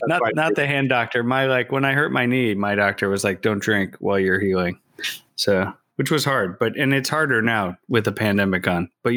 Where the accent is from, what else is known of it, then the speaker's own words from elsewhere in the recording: New York, United States; I think as a New Yorker